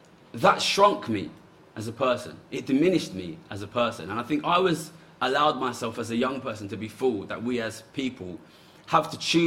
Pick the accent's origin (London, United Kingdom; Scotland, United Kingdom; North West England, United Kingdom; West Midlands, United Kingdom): London, United Kingdom; now in Japan; And I grew up in London, and in a very multicultural area of London.